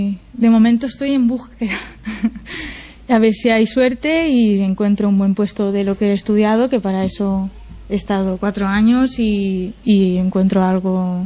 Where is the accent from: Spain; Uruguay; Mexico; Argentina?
Spain; Alicante, Valencian Community; now in Alcoy, Spain; Yo soy de Alicante y vi que estaba este ciclo aquí y me lancé